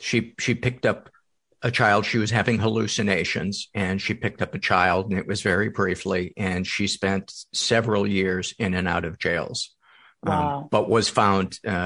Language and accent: English; Chicago, Illinois, United States; I'm from Chicago.